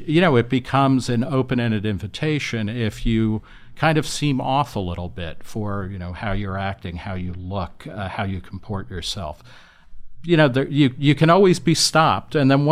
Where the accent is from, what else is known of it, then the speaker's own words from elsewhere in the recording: New Jersey, United States; at least growing up in New Jersey